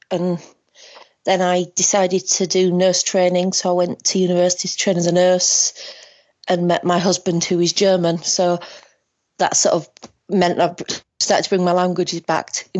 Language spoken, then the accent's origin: English; Northern England, United Kingdom; I'm from Northern England, so it's a different setup.